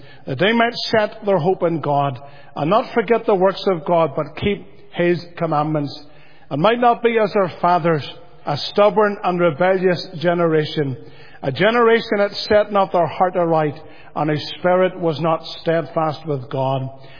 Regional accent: Lisburn, Northern Ireland, United Kingdom; I grew up in Lisburn Church, and your minister was always in the background.

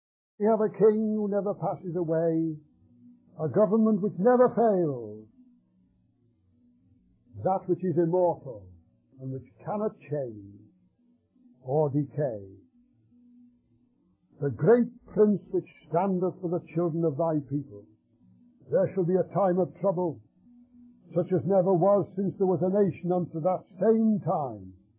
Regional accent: England, United Kingdom; I assure you, as an Englishman, that we could badly do with him back there in England

